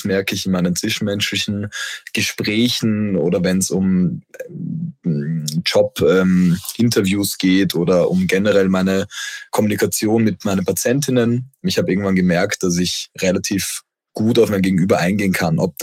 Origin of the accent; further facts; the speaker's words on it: Vienna, Austria; Ich komme ursprünglich aus Wien